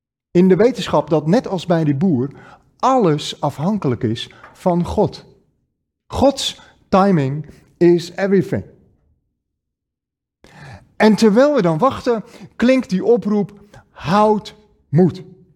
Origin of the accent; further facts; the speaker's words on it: Netherlands; dat klagen waar wij als Nederlanders zo ontzettend in uitblinken.